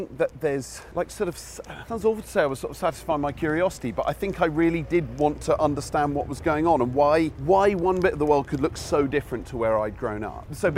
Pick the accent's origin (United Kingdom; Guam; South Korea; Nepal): United Kingdom; London; I had a very lovely, comfortable childhood growing up in London with my parents.